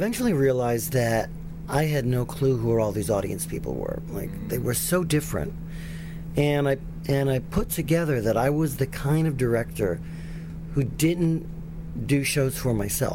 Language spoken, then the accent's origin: English; New York, United States; You know, I was from New York, and I just thought I'm going to go back to New York